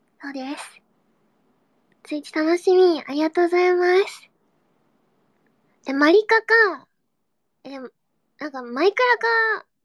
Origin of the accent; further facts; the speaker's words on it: Yamaguchi, Japan; 私、山口県民なんですわ。